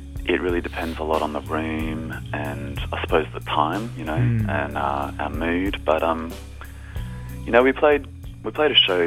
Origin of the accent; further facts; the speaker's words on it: Adelaide, South Australia, Australia; now in Melbourne, Australia; This funny thing happened when I moved from Adelaide to Melbourne. I suddenly met all these Adelaide people that I hadn't known in Adelaide.